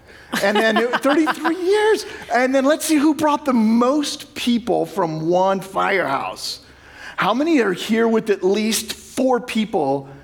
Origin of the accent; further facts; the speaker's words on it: California, United States; We're from Orange County, so we're at a university, Bible University.